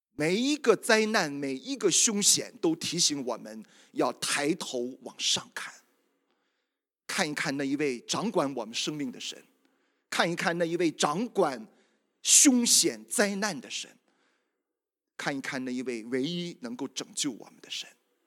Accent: Yantai, Shandong, China; 大家知道我是烟台人，我的老家是大连

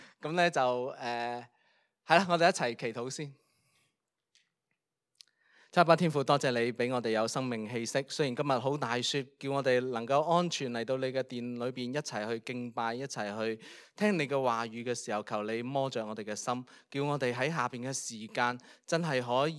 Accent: Guangdong, China; 因为我哋广东人咧，唔过正月十五咧，我哋拜年都系有心唔怕迟嘅

